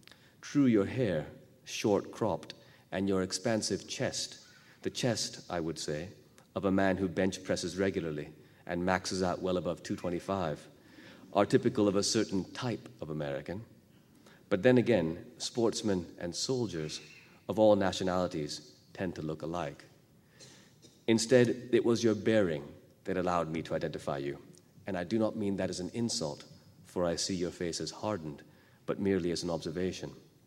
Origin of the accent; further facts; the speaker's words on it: Pakistan; also born or lived in California, United States; I'm from Pakistan. I grew up in Pakistan, but I spent about half of my life before September 11th in the United States. I came to California in 1974 when I was three. My father was doing his PhD there. My family moved over.